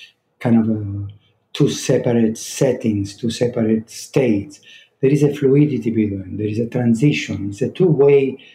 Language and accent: English; Argentina; So growing up in Argentina, in a kind of a, I had like a double academics. In the morning was popular school, regular school, official school. In the afternoon, the Jewish seminar.